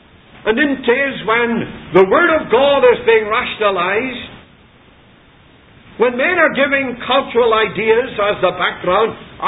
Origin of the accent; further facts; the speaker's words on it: Belfast, Northern Ireland, United Kingdom; I was a little boy and lived in the district where I was brought up in Belfast. We lived near to a Jewish quarter.